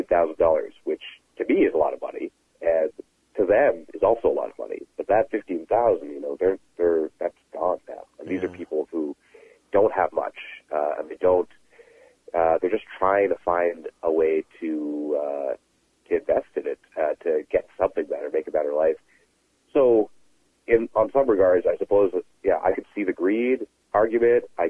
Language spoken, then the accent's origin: English; Dartmouth, Nova Scotia, Canada; I grew up in the Maritimes, so from Dartmouth, Nova Scotia, which is not the most diverse place. And, you know, there is quite a large African Nova Scotia population, but then as a South Asian, I'm not part of that either.